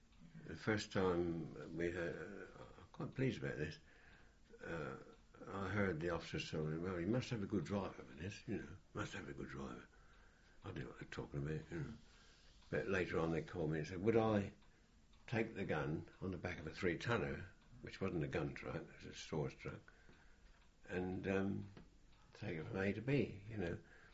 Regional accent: United Kingdom; because we're British, you know.

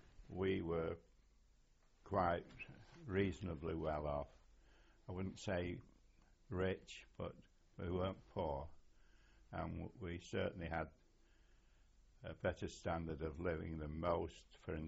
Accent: Old Trafford, North West England, United Kingdom; born there; I was born in Old Trafford, which is a suburb of Manchester.

